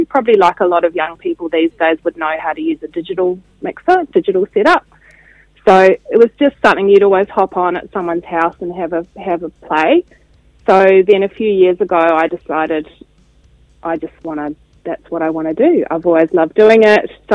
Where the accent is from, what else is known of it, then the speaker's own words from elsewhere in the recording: Christchurch, Canterbury, New Zealand; I was born in Christchurch, grew up in St Albans, and lived there until I was 24.